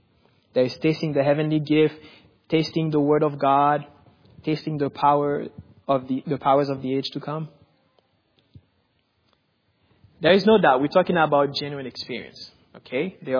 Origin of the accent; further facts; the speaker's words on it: Haiti; I mean, I grew up in Haiti.